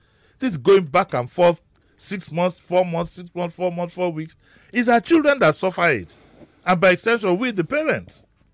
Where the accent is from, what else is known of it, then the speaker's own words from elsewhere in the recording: Nigeria; What concerns me more as a Nigerian